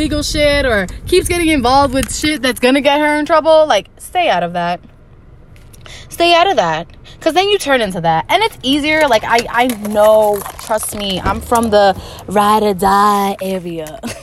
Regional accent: Newark, New Jersey, United States; accent: Jersey; That's why people are so surprised when I tell them I'm from Newark. Because I just don't represent. You know what I'm saying? Like, obviously, I'm from the culture. Like, I speak a certain way. I have the Jersey accent, whatever it is.

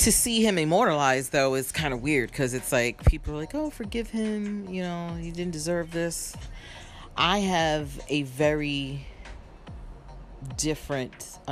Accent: New York City, New York, United States; I'm also from New York City at this time, so hip hop is New York. New York is hip hop.

